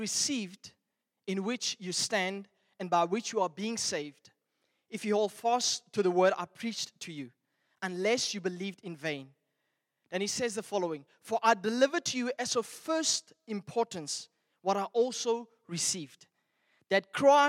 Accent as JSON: {"language": "English", "town": "Welkom", "region": "Free State", "country": "South Africa", "said": "I'm from Velkom, so if God would call me back to Velkom, I would negotiate with him."}